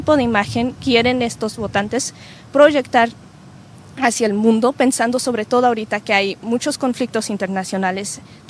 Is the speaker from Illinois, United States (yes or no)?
no; Austin, Texas, United States; also born or lived in Mexico City; yo nací en la Ciudad de México, pero por la mayor parte crecí en el área de Austin, Texas